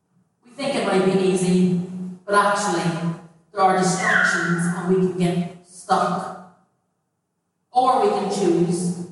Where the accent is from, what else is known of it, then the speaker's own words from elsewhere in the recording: Ireland; I come from Ireland, I come from the countryside